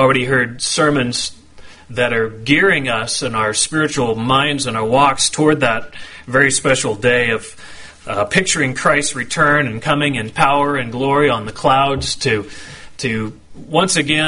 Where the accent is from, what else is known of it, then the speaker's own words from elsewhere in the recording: Oregon, United States; So a lot of people say, well, where'd you grow up? I say, oh, Eastern Oregon. They say, oh, Bend. I'm like, no, that's Central Oregon.